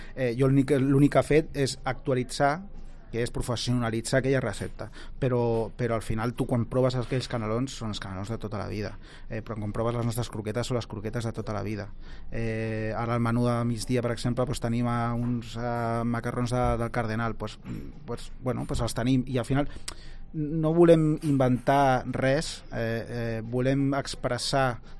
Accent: Barcelona, Catalonia, Spain; per a mi, que jo soc de Barcelona, pues, unes vistes fantàstiques

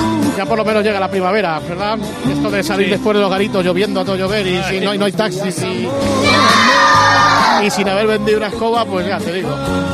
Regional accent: Aragon, Spain; si estás en mi pueblo y en mi tierra, en Aragón, vaya puentón que nos vamos a pegar, ¿eh?

